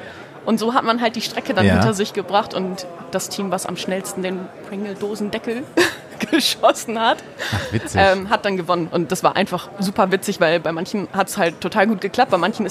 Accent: Oldenburg, Lower Saxony, Germany; born there; Ich komme gebürtig auch aus Oldenburg.

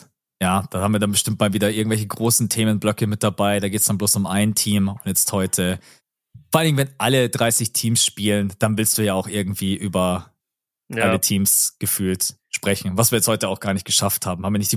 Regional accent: Germany; auch da bin ich natürlich biased als Deutscher

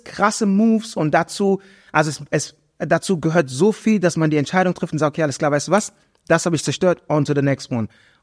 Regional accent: Germany; also ich bin in Deutschland groß geworden, bist du Ghana genug, bist du deutsch genug

